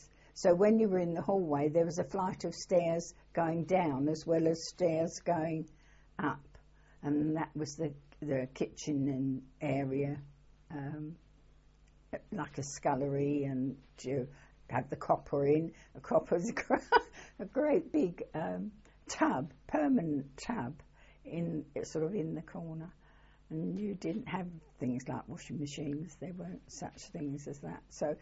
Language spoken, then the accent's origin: English; Camden, London, United Kingdom; I came from around that area, yes.